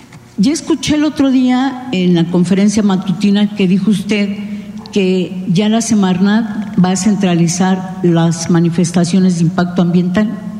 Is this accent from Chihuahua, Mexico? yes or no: no; Puerto Vallarta, Jalisco, Mexico; particularmente hablo de la región donde vengo … de Radio Universidad de Guadalajara en Puerto Vallarta